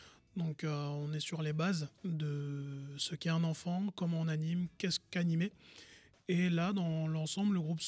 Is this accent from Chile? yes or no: no; Jeumont, Hauts-de-France, France; Alors, je viens de Jeumont, dans le nord de la France